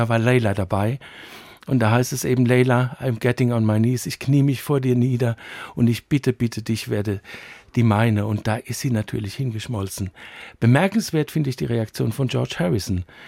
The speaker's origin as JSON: {"language": "German", "town": "Rimbach", "region": "Hesse", "country": "Germany", "tie": "born or raised there", "said": "Und ich war in der Gitarrenstunde bei uns in Rimbach im Odenwald"}